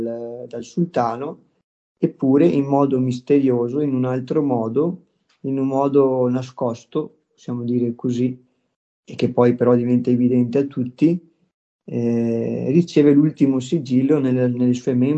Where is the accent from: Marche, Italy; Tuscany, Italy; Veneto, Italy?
Veneto, Italy; Padua; born there; sono nata a Padova